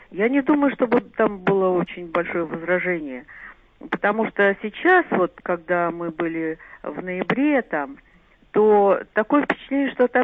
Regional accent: Ryazan, Ryazan Oblast, Russia; moved away as an adult; now in Moscow, Russia; Я сама родилась в Рязани и до 20 лет жила в Рязани.

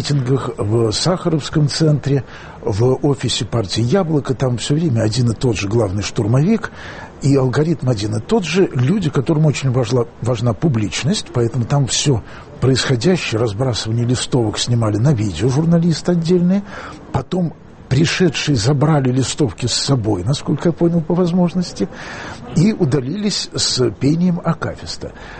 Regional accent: Moscow, Russia; Я просто родился на Клинической, у Плющихи, и Дарвиновский для меня был местом, мимо которого я ходил то в детсад, то в школу.

